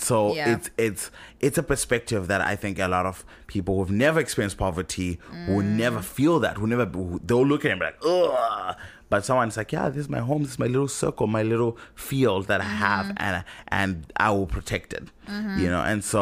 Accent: Zimbabwe; and you know, I'm from Zimbabwe, one of the poorest countries in the world

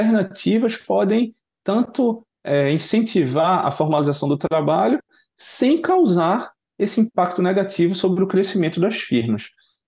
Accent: Brazil; não só porque eu sou brasileiro

